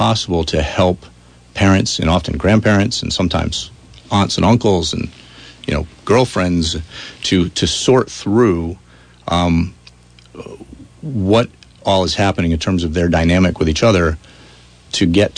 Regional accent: Bennington, Vermont, United States; I'm from Bennington originally. So we moved back to New England

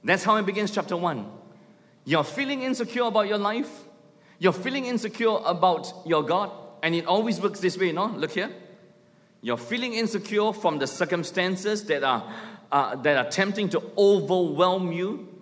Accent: Singapore; Once they discover I'm a pastor from Singapore

